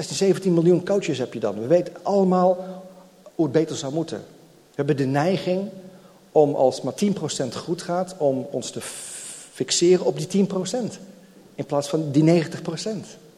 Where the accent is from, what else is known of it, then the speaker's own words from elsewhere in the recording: Netherlands; dat wij als Nederlanders, weet je, wij kunnen soms best wel kritisch zijn